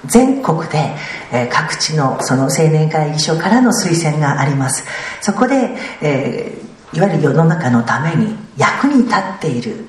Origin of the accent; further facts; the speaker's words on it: Saitama, Japan; 私は埼玉市出身でございます。旧与野市でございまして